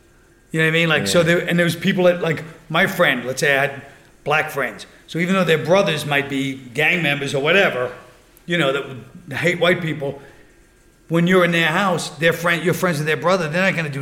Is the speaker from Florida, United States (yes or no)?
no; New York, United States; I mean, I used to talk ethnic stuff in those days because I grew up in Brooklyn